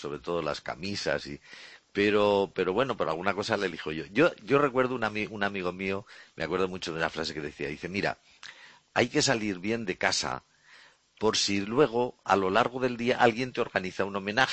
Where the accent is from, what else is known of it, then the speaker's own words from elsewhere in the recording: Zaragoza, Aragon, Spain; yo me presentaba por el distrito de Zaragoza, de mi pueblo, de mi ciudad